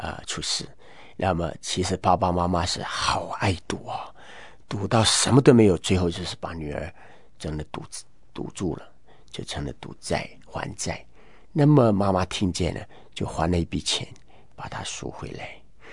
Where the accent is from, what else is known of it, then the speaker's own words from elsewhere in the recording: Quanzhou, Fujian, China; 我是福建人，福建泉州人啊。